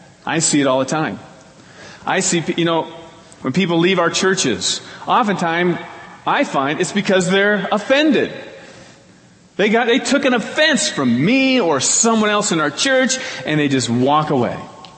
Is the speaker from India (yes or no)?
no; Iowa, United States; I grew up in Iowa. I was born and raised in Iowa. I went to school at Iowa State University.